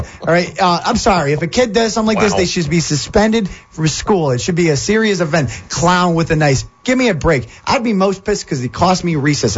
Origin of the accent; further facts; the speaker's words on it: Worcester, Massachusetts, United States; because growing up in Worcester, this would never have happened.